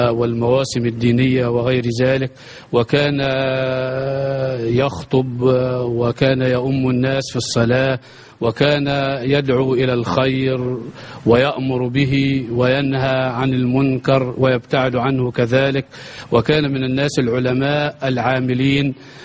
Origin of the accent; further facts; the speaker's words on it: Al-Qurain, Sharqia Governorate, Egypt; وشرفتمونا في بلدتنا القرين